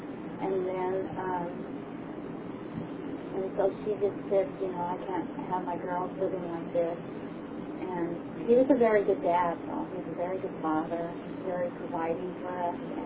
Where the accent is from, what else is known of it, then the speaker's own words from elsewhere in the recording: Retobis, New Mexico, United States; born there; I was born in Retobis, New Mexico, and that was a mission not too far from my mother's place, the farmhouse.